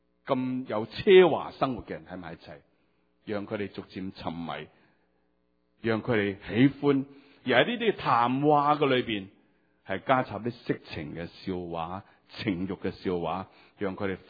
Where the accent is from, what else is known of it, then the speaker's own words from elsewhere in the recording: Hong Kong; 今日我哋呢班嘅香港人嚟到呢度，我哋仲保持咗好多 Hong Kong style， 讲飲讲食讲享受